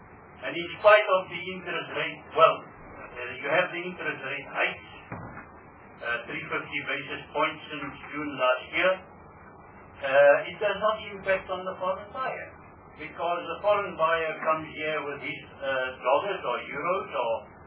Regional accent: South Africa; a so-called Indian, never been to India, never born in India, born and bred in South Africa, speaking the languages of my country, swear loyalty to this Mother Earth that has sustained me, and I was called an Indian.

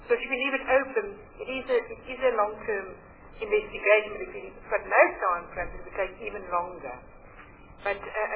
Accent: Limpopo, South Africa; English is a second language; I am obviously from Limpopo

